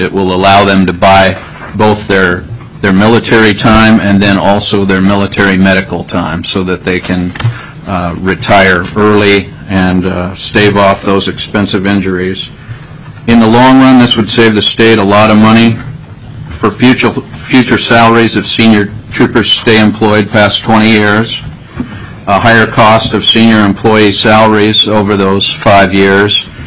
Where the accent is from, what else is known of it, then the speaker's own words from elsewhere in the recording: Alaska, United States; I was born and raised in Alaska.